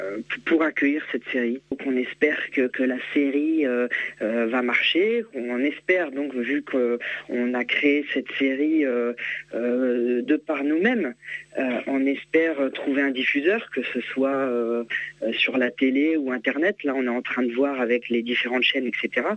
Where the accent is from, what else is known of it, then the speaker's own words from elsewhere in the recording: Étaples, Hauts-de-France, France; je suis originaire d'Étaples et que je trouvais important de venir tourner dans ma ville.